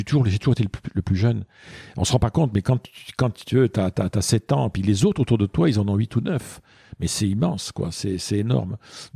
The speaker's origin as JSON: {"language": "French", "town": "Bayonne", "region": "Nouvelle-Aquitaine", "country": "France", "tie": "born or raised there", "also_born_or_lived": "Bordeaux", "said": "on m'a confié presque immédiatement à mes grands-parents qui habitaient Bayonne."}